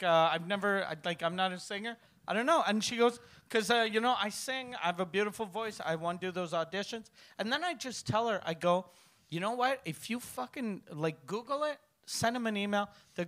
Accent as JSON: {"language": "English", "town": "Montreal", "region": "Quebec", "country": "Canada", "said": "I'm from Montreal."}